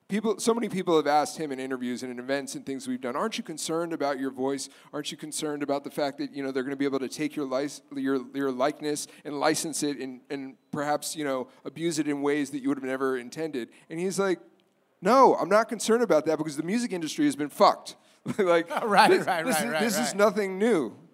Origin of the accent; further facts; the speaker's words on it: East Coast, United States; I grew up on the East Coast.